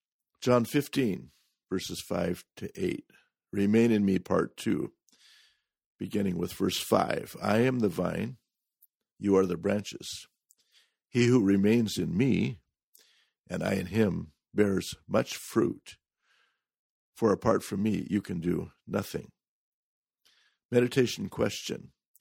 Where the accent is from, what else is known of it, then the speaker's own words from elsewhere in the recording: Oregon, United States; now in Japan; They are unusual in Japan, but grow wild in my home state of Oregon.